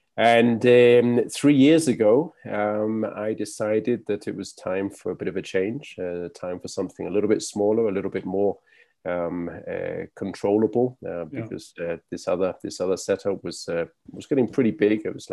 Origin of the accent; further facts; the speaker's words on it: England, United Kingdom; I'm actually English myself, but I've traveled around quite a bit.